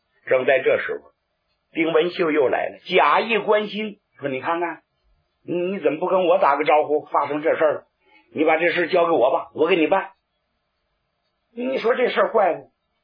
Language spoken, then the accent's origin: Chinese; China; 咱是炎黄子孙的，这是中国地儿，咱是中国人的，那不行。